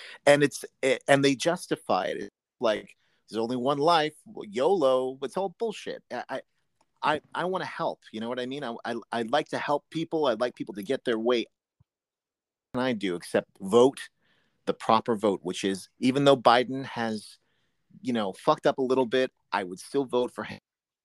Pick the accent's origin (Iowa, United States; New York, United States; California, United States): New York, United States; I grew up on welfare. I grew up in Hell's Kitchen on welfare.